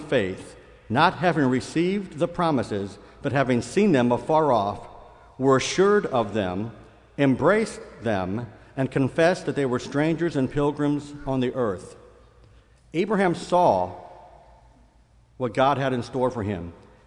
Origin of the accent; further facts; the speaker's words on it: Elkhart, Indiana, United States; I grew up in the Elkhart, Indiana church, if anybody's there.